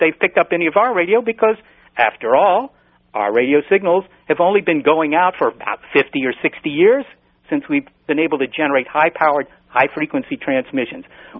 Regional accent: Virginia, United States; Well, where I grew up in Virginia, the ground didn't absorb water either

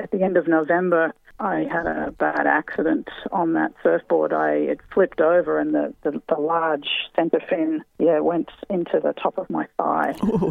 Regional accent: Brooklyn, New York, United States; Yeah, I was born in Brooklyn and raised there.

